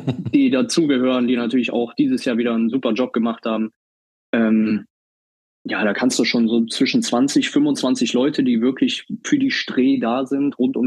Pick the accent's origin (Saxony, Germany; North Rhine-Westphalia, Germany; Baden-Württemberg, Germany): North Rhine-Westphalia, Germany; Düsseldorf; ich komme aus Düsseldorf, auch eine Großstadt